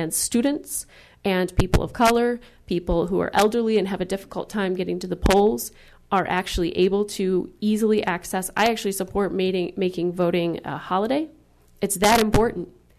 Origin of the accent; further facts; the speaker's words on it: Michigan, United States; This is personal for me. I grew up in Kalkaska County, which is one of the hot spots for lots of profit being made for some private companies there on hydraulic fracturing.